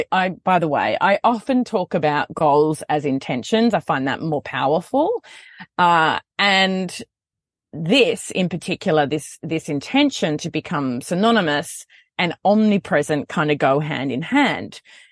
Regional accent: New South Wales, Australia; a day of filming in a studio out of my hometown, drove to Brisbane from south of Sydney.

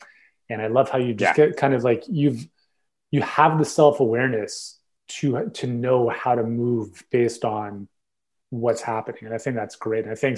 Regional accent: Canada; Being Canadian, you know

